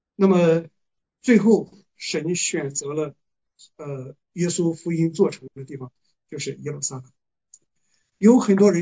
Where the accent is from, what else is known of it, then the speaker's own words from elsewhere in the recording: China; 我们中国人呢，不太喜欢被约束。我们从我们的祖先到今天呢，我们都喜欢一种潇洒文化